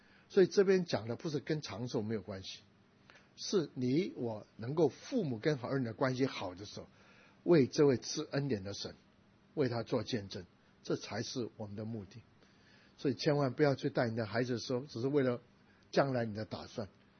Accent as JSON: {"language": "Chinese", "country": "China", "said": "也是我们中国人讲啊，说这个所谓的棒子底下才会有孝子"}